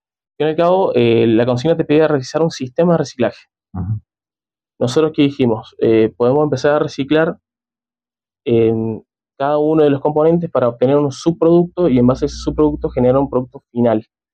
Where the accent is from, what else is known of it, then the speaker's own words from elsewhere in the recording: San Luis, Argentina; yo soy de San Luis